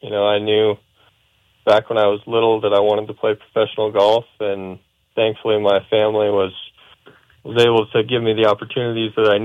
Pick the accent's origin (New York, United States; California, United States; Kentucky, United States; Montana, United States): Montana, United States; And so they get pretty curious about what it was like growing up in Montana, which is kind of cool.